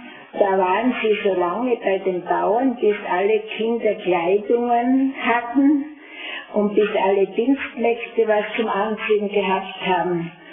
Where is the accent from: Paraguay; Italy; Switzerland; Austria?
Austria; Birkfeld, Styria; born there; am Kriegsanfang wurde ich geboren in Birkfeld.